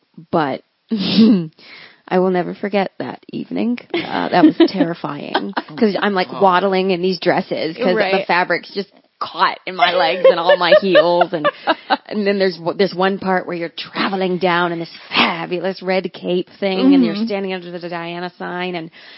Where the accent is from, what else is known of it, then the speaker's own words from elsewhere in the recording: Raleigh, North Carolina, United States; that was a really great opportunity for me because I'm from North Carolina.